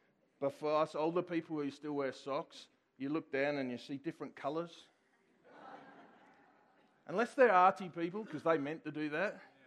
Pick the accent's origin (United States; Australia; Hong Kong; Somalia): Australia; Yes, I'm Australian, and we talk funny.